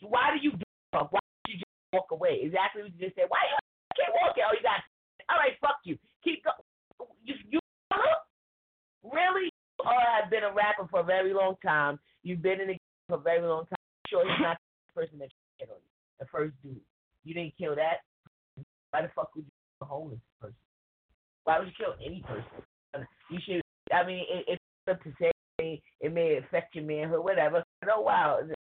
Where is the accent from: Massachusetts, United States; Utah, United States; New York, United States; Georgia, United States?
New York, United States; I mean, I'm born and raised in New York.